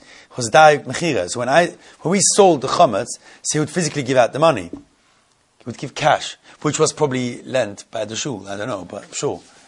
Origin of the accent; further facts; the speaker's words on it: Zurich, Switzerland; When I was brought up in Zurich